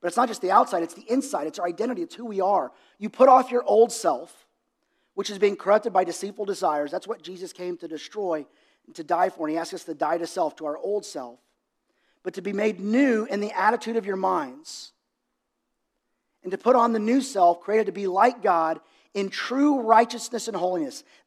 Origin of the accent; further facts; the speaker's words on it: Dallas, Texas, United States; I grew up in Dallas.